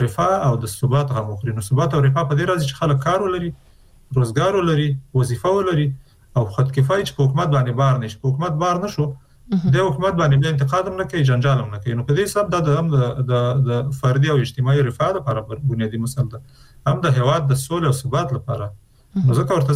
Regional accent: Afghanistan; نو چون موږ د افغانستان خلک یو د افغانستان په هر فرد که هغه نظام کې که بیرون دی

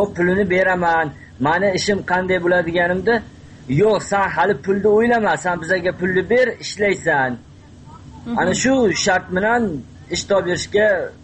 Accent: Kattakurgan, Samarqand Region, Uzbekistan; Aslida men Samarqand Kattaqo'rg'ondanman.

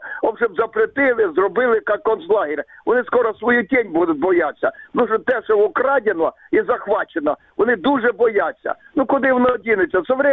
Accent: Ukraine; now in Crimea, Ukraine; Я вам скажу, что я проживаю в Крыму уже 47 років. Тут же, ну, сам родився на Україні, виріс все.

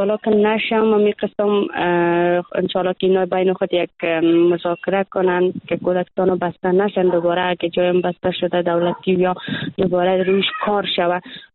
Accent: Afghanistan; ما دختران افغان هستیم

